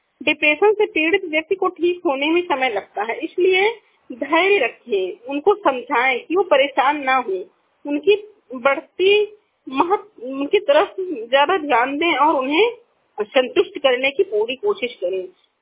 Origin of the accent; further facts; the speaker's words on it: Basti, Uttar Pradesh, India; मैं बस्ती जिले से हूँ, मैं बस्ती मोगलवानी से हूँ।